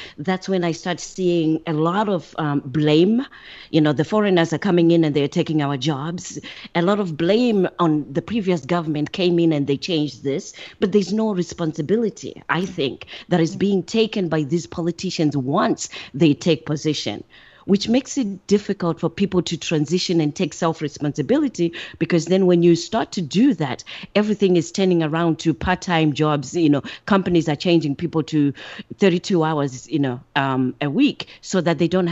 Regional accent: Zimbabwe; now in United States; I'm actually from Zimbabwe, so I'm a foreigner who came to the United States for those opportunities

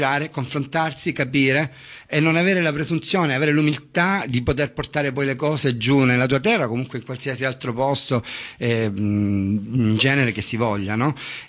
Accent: Apulia, Italy; Adesso che sono andato nel Salento era per me un anno di riflessione, però mi è ripiaciuta molto la mia terra

